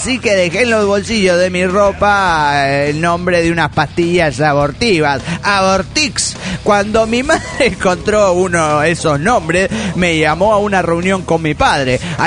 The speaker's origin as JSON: {"language": "Spanish", "country": "Venezuela", "said": "de Caraga, Venezuela."}